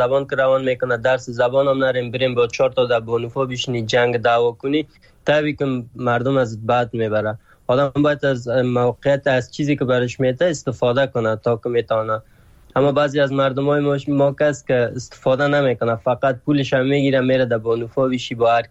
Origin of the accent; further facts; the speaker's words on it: Afghanistan; وقتی که می افغانی هستم